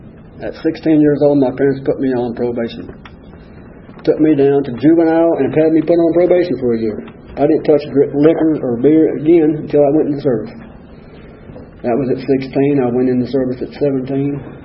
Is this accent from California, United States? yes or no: no; Duluth, Minnesota, United States; also born or lived in Buffalo; I'm one of them damn Yankees, I guess. I was born in Buffalo, New York. And up until I was 8 years old, I lived in Duluth, Minnesota.